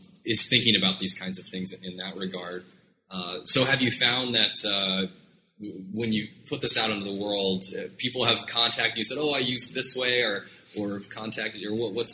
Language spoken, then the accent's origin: English; United States; I'm from the United States